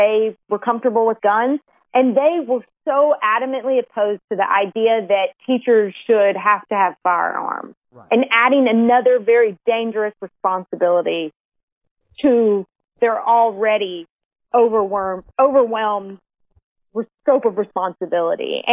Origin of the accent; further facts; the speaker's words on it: Mississippi, United States; You know, I grew up in Mississippi. I grew up around guns.